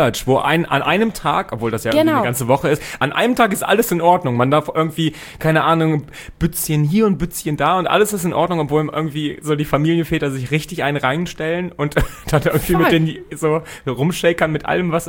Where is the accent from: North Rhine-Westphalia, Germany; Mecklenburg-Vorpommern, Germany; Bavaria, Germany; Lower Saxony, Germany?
Lower Saxony, Germany; Braunschweig; Ich komme ja ursprünglich aus Braunschweig, und Braunschweig ist ja eine Karnevalshochburg.